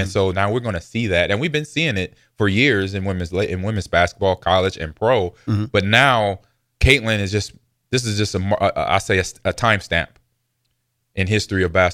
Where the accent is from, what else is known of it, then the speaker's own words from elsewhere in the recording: California, United States; I grew up in California and I was watching USC and Notre Dame game.